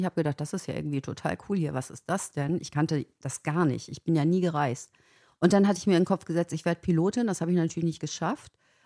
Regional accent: Kappeln, Schleswig-Holstein, Germany; Ich komme ja aus Kappeln an der Schlei, ist so ein kleiner Ort an der Ostsee quasi.

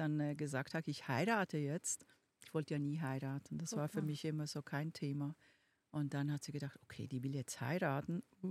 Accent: Obwalden, Switzerland; accent: Swiss; Ich bin aus der Urschweiz. Ich bin richtige Kanton Obwalden, also wirklich aus einem der Urkantone.

